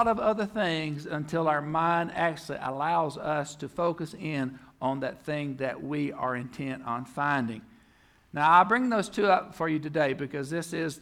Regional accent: Arkansas, United States; I grew up in South Arkansas.

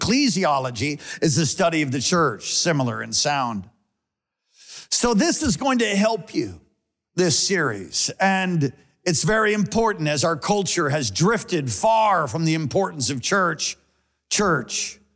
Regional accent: New York, United States; I was growing up in New York. And the Jesus Movement touched New York, touched Chicago, touched all of America.

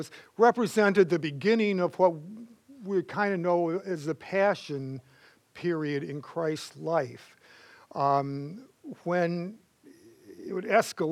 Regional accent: Lincoln Park, United States; Growing up in Lincoln Park, I was in a predominantly Hungarian neighborhood, where sour cream is a beverage.

